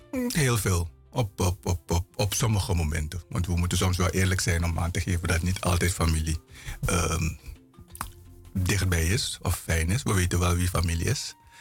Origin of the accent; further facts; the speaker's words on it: Paramaribo, Suriname; Ik ben in Paramaribo opgegroeid.